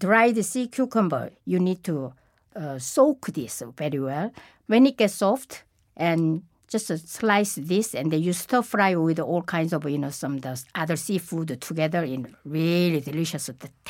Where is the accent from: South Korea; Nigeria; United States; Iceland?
South Korea; born there; English is a second language; But I was born in Korea. So without the kimchi, I cannot survive.